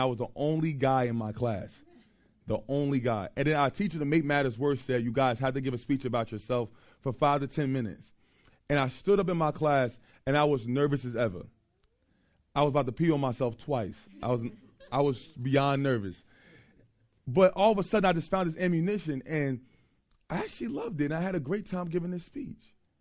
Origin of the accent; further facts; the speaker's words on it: Irvington, New Jersey, United States; I grew up in Irvington Orange.